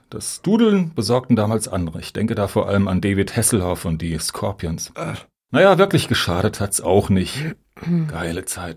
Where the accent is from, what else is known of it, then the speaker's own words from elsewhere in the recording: Hamburg, Germany; Ich komme aus Hamburg. Die Stadt war lange Zeit der Standort der Musikindustrie in Mitteleuropa.